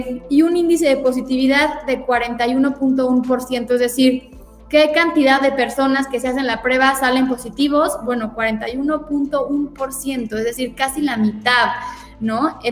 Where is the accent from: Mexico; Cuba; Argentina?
Mexico; somos mexicanos, porque vivimos aquí